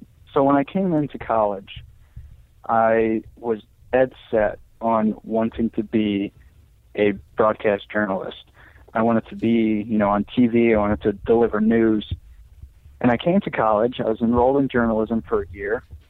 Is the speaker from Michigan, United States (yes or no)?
no; Albany, New York, United States; I'm from the Albany, New York area, actually, and I'm looking to work there post-graduation as well, and 23 years old.